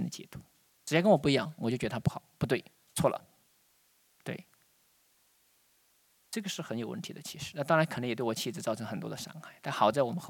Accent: Sichuan, China; 虽然我们都是说四川人南方人

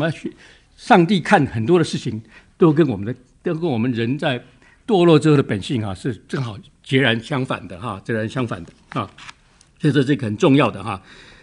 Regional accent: Taiwan; 我们在台湾长大哈、啊，尤其在我们那一辈啊，也有一个类似的情形哈、啊。

